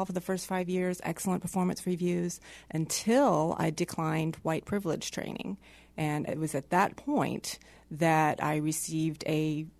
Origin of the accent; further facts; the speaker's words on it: Texas, United States; Well, started out up in, born and raised in Texas. I got my teaching certificate up in New Jersey.